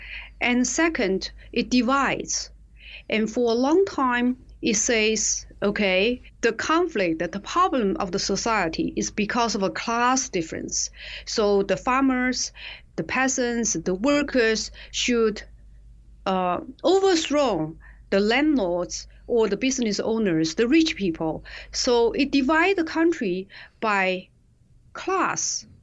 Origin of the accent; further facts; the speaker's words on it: China; I grew up in China, and some of my friends, you know, we started this media together. They also grew up in China.